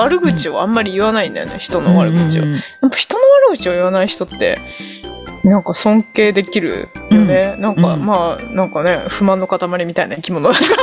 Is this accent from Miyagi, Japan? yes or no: no; Nara, Japan; 私奈良の人間だから